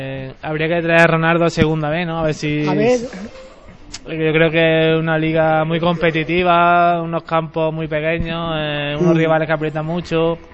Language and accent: Spanish; La Victoria, Andalusia, Spain; Pues yo jugué en mi pueblo, ¿no? Empecé muy pequeñito.